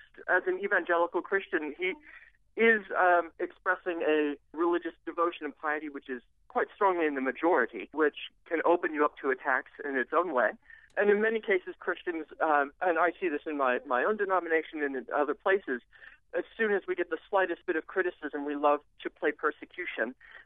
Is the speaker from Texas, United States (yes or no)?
yes; Texas, United States; I will say I grew up in Texas. I played in a marching band and went to every single high school football game that was played, home or away.